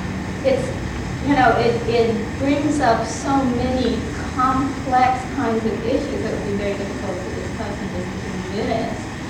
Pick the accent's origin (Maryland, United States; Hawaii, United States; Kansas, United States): Hawaii, United States; I'm Japanese American from Hawaii, I'm Sansei, third generation. And And I grew up in a context where the Japanese were not a minority group.